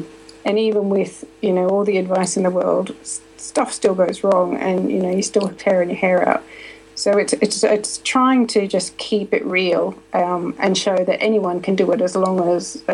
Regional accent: Australia; moved away as an adult; So clearly name gives it away. I'm from Australia. I left Australia when I was 23. I'm now 41, so that's about 17 years ago.

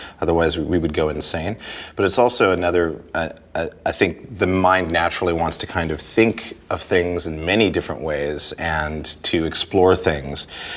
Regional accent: Montana, United States; I mean, when I was a kid, I mean, I grew up in Montana, so there weren't a lot of black kids or kids of other races, really.

